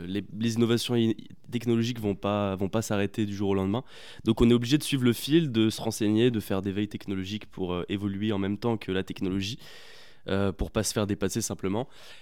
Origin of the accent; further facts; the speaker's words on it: Grand Est, France; je viens des Vosges